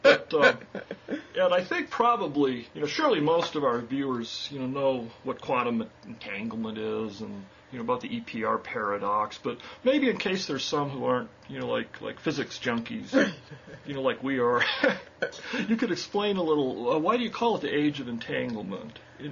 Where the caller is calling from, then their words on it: Santa Fe, New Mexico, United States; I'm talking from Santa Fe, New Mexico